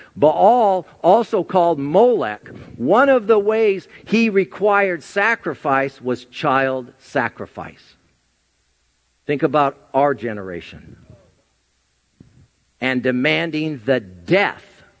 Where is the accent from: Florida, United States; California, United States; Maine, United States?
California, United States; Santa Ana; I grew up in Santa Ana.